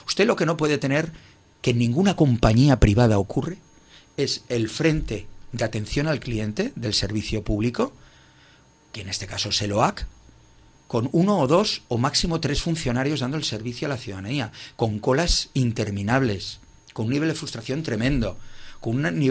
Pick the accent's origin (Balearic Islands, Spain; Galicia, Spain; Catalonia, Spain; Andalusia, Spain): Catalonia, Spain; Bueno, pues obviamente somos españoles y catalanes y al final esperamos al último día.